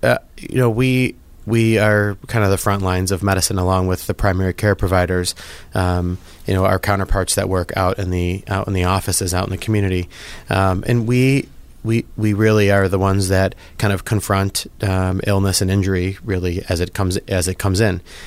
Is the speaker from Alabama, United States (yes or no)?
no; New York, United States; I grew up here in Western New York and trained in emergency medicine